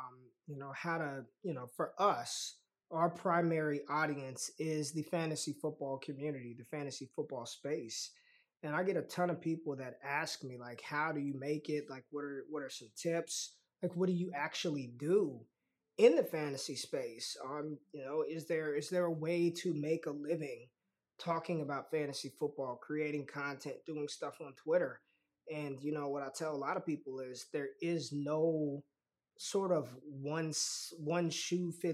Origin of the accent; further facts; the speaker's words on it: Las Vegas, Nevada, United States; You know, I'm from Vegas, so it runs in my veins already, man.